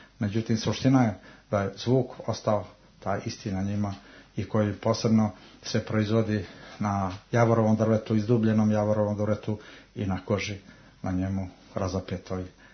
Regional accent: Kolašin Municipality, Montenegro

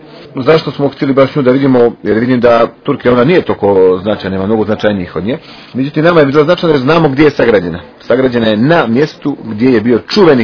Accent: Kotor, Montenegro; ja sam iz Kotora pa ga znam

